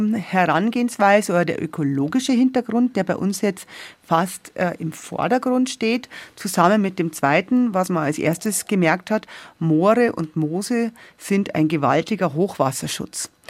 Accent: Bavaria, Germany; Und bei uns in Bayern sagt man grundsätzlich zu einem Moor Moos.

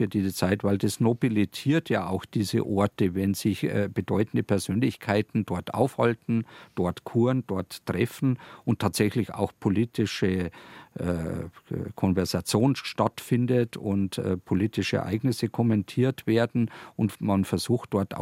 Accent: Landshut, Bavaria, Germany; Und das Zentrum damals war nichts anderes als meine Heimatstadt Landshut.

